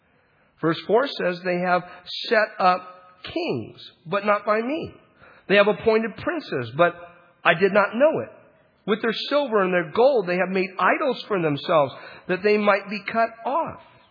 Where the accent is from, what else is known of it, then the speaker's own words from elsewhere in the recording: Bible Belt, United States; I grew up in the Bible Belt. You know, my daddy was a squeaking deacon and I was this and that.